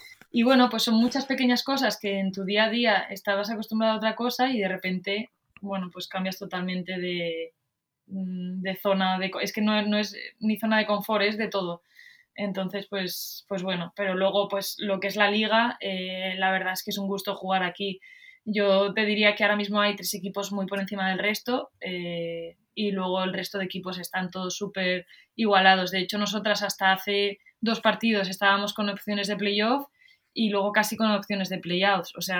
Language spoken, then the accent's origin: Spanish; Valencia, Valencian Community, Spain; para la gente como yo, que soy de Valencia